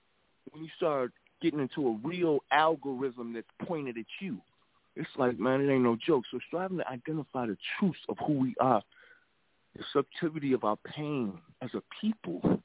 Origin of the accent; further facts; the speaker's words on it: Chicago, Illinois, United States; I'm from Chicago.